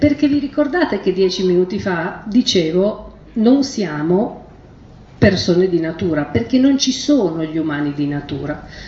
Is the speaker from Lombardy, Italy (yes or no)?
no; Rosta, Piedmont, Italy; io sono cresciuta a Rosta, che orograficamente è Val di Susa